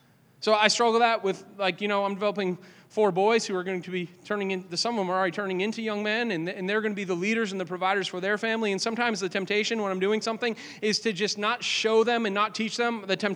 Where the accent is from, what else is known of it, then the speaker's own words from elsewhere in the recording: Boston, Massachusetts, United States; I was from the Northeast. I'm from Boston.